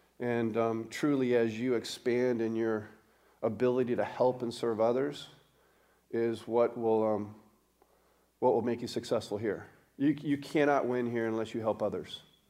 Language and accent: English; Colorado, United States; I grew up in Colorado. My dad was a fireman for 35 years, retired with the Denver Fire Department.